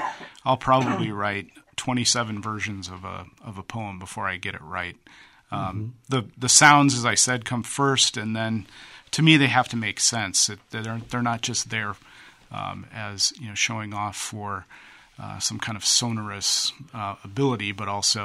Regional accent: Quad Cities, United States; Well, I grew up here in the Quad Cities, Don.

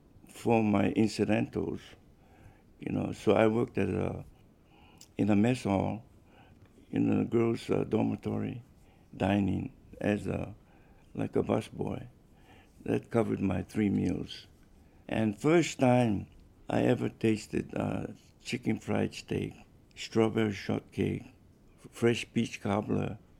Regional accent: Hawaii, United States; accent: Pidgin; I had a difficult time with speech because of my Pidgin accent, and then I had a hard time understanding the Southern drawl, you know.

